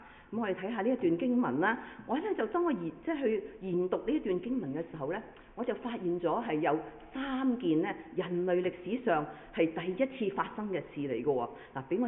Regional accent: China; 我哋中國人啦，舊歷新年啦。

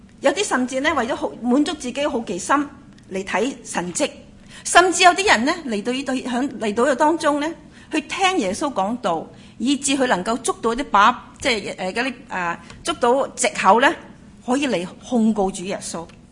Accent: Hong Kong; 咁大家知道咧，我香港长大，我唔识种嘢

